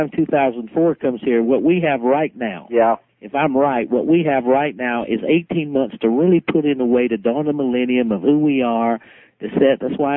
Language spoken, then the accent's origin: English; Aiken, South Carolina, United States; And I was from Aiken, South Carolina, and I had seen enough of the world